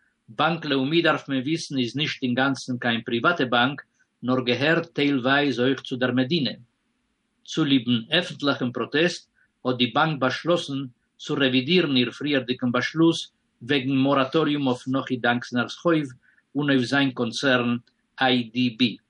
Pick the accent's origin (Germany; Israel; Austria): Israel; euch bei uns in Israel ist die Woche Montag abgemerkt geworden, der Tag von Erdkeiler.